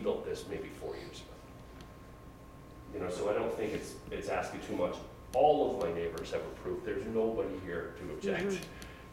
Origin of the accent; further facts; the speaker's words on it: Ireland; and I'm Irish, my wife is Scottish.